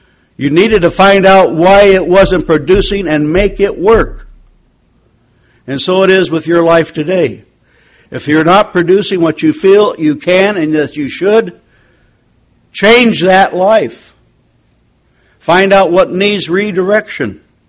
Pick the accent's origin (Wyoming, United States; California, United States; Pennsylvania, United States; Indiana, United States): Wyoming, United States; Growing up in Wyoming, the value of rains at the proper season for wheat is unbelievable.